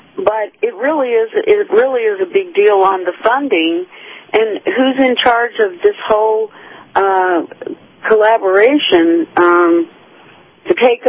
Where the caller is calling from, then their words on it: Tampa, Florida, United States; from Tampa again.